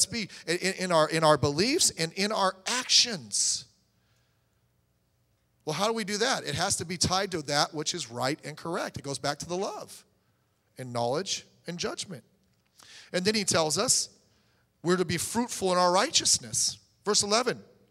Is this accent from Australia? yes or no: no; Philippines; I'm a Filipino.